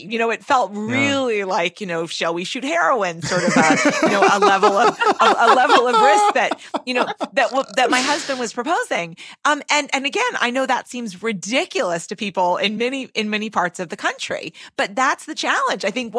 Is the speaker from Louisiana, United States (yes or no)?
no; Massachusetts, United States; and so I'm from Massachusetts and the other one was from North Dakota.